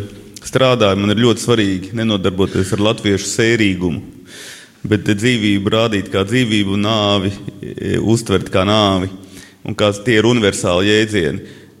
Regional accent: Latgale, Latvia; es esmu latgalietis, man ir daudz savādāk mentalitāte

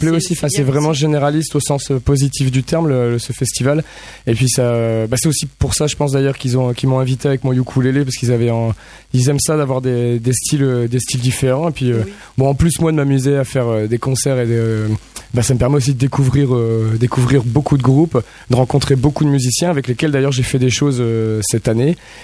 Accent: Lille, Hauts-de-France, France; born there; Alors comme je suis né à Lille, je me dis dans le nord, je me dis bon, moi je suis ch'tiwaïen

